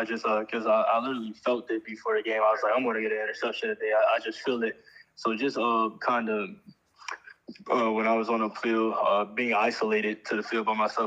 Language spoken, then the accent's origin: English; Miami, Florida, United States; just because I'm from Miami. I'm from down there, so you know I've been on campus a couple times.